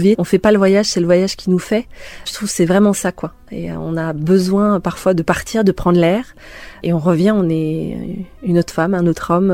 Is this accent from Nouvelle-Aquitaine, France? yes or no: yes; Bordeaux, Nouvelle-Aquitaine, France; now in Louhossoa, France; je suis originaire de Bordeaux mais je vis à Louhoussoa.